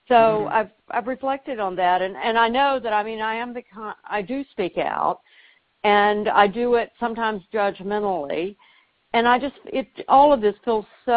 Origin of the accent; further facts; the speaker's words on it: the South, United States; I am from the South